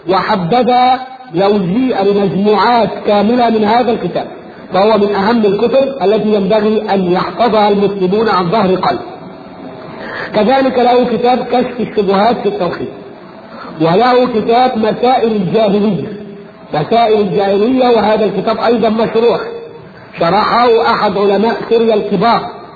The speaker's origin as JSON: {"language": "Arabic", "country": "Egypt", "said": "إذا عندنا في مصر"}